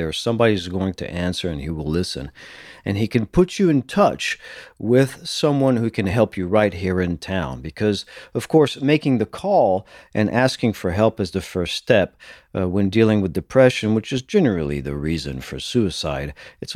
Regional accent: France; English is a second language; now in Texas, United States; I am the Texan from France

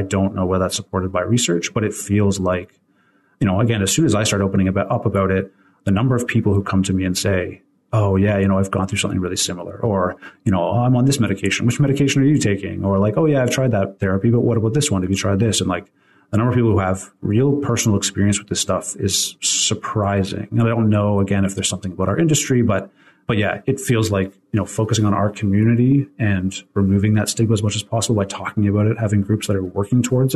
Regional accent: Canada; And I'm Canadian, so it's maybe a little bit different in the States.

